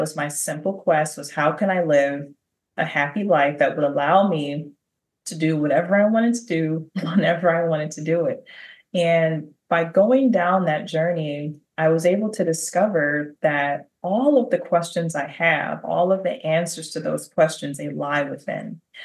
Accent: Detroit, Michigan, United States; So I grew up in Detroit, fellow native Detroiter like yourself, and I grew up in one of the roughest neighborhoods in West Detroit.

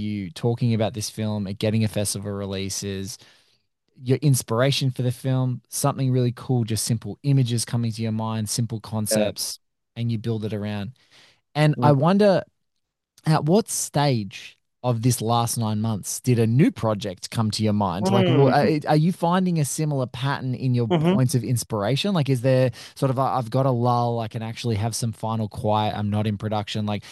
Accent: Australia; I'm reticent always as an Aussie to be like, listen, genre is not a dirty word, guys.

